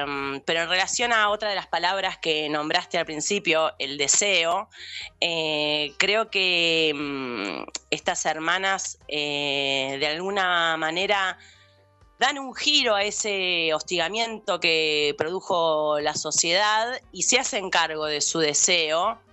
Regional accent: Ameguino, Buenos Aires Province, Argentina; Yo soy de Ameguino

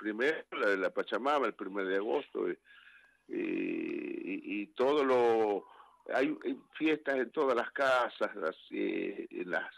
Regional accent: Purmamarca, Jujuy, Argentina; terminé en Purmamarca, mi pueblo

